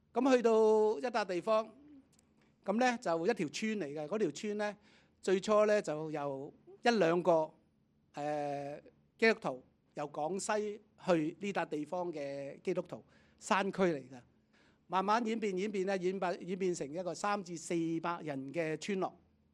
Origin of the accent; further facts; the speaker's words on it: Hong Kong; Chinese is a second language; 我们香港人比较接受，即是教育多很多的